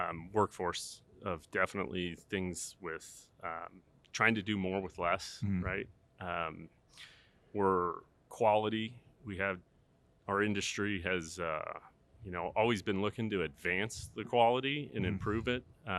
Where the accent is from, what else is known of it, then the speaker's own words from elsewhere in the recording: Denver, Colorado, United States; Yeah, thanks for having me and welcome to Denver. This is my hometown here, so it's great to have you guys.